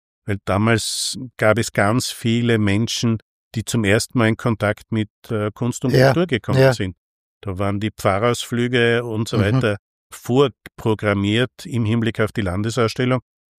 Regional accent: Linz, Upper Austria, Austria; dann habe ich also meine Stahlstadt-Kinder-Jugendzeit in Linz zugebracht und habe aber immer in mir den Tiroler hochleben lassen

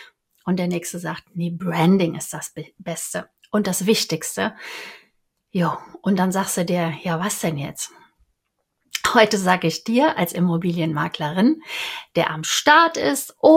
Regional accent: Cologne, North Rhine-Westphalia, Germany; Ich bin ja Kölnerin, da darf ich das sagen.

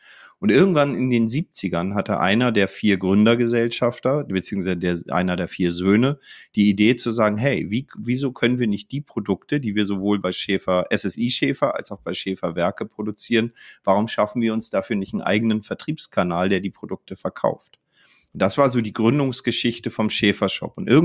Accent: Northern Germany, Germany; Ja, ich bin ja Norddeutscher auch.

